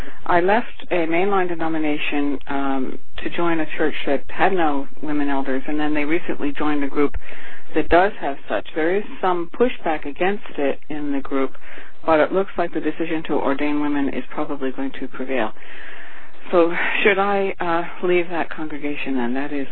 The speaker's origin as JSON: {"language": "English", "town": "Victoria", "region": "British Columbia", "country": "Canada", "said": "I'm from Victoria, British Columbia."}